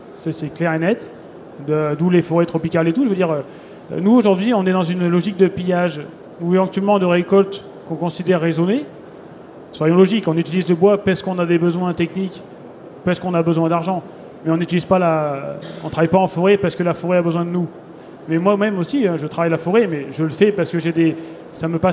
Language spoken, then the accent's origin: French; Auvergne-Rhône-Alpes, France; Et là, chez nous, en Ardèche, on a énormément de petites parcelles. C'est très morcelé, c'est très accidenté.